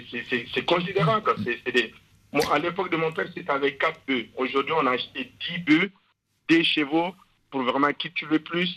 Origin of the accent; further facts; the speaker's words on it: Mali; French is a second language; now in France; je suis d'origine du Mali, je suis émigré en France.